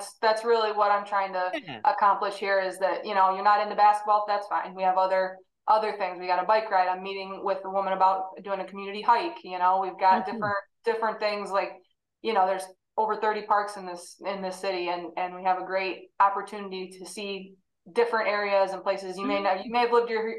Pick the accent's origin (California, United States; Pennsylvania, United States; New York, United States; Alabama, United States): New York, United States; Rochester; So I'm from the Rochester, New York area originally, so moved back to that area in the mid-2000s